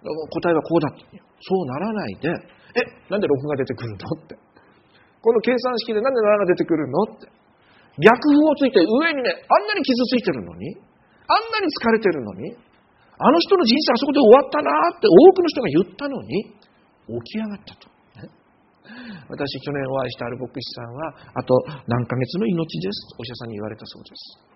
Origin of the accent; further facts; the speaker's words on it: Yamagata, Japan; また何度もお話ししている私と同じ山形出身の ある会社をやっていた鈴木さんという方は